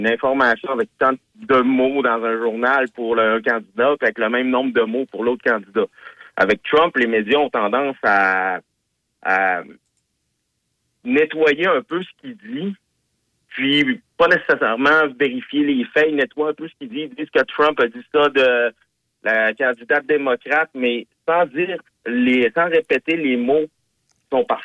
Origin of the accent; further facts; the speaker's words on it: Canada; me semble, en tant que Canadien